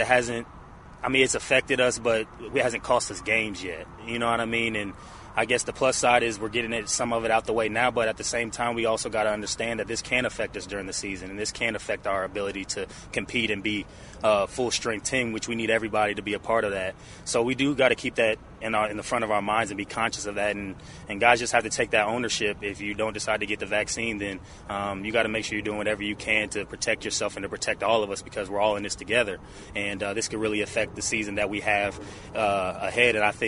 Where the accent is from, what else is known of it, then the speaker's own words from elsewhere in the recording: Indianapolis, Indiana, United States; seeing something outside of just Ashburn or my hometown, Indianapolis, going to travel.